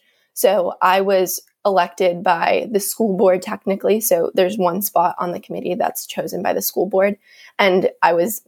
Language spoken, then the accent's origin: English; Albany, United States; I'm 18 years old, almost 19, and I'm currently a sophomore at UCLA. But my hometown is Albany, where I actually am currently right now.